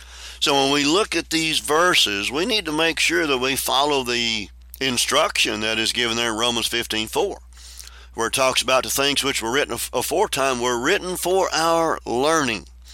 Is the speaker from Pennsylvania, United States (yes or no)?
no; Shep, Texas, United States; I know where I grew up out in Shep, Texas, there's a rumor that went around